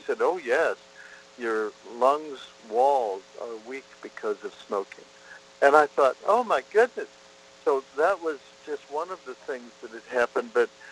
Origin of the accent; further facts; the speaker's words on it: Kansas, United States; Growing up in Kansas and the Midwest, I was in what you would call a dry county.